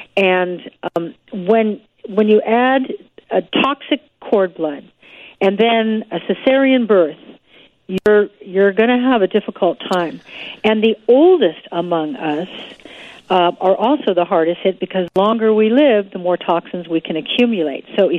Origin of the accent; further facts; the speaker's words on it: Ireland; Those nationalities, of which I am Irish, carry the HLA gene as a general rule.